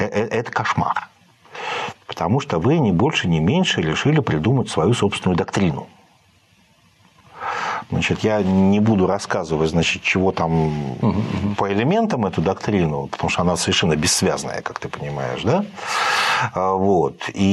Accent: Estonia; Понимаешь, я приехал из Эстонии, у нас 87 тысяч неграждан.

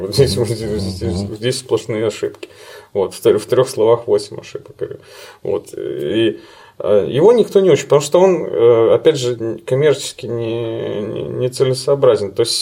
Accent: Vinnytsia, Vinnytsia Oblast, Ukraine; Я его прекрасно знаю, я вырос в Виннице.

